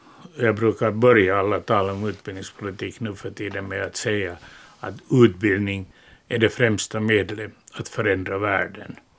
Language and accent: Swedish; Turku, Southwest Finland, Finland; Och i min hemstad Åbo så skedde det en total segregering, och det var inte bra för någon.